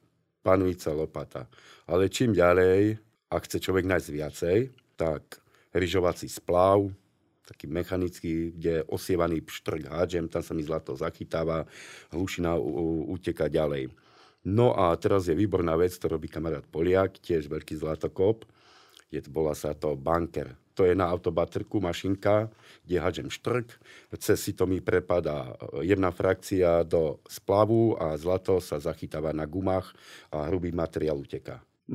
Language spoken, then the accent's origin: Slovak; Žilina Region, Slovakia; U nás v Turcii som našiel zlato na potokoch.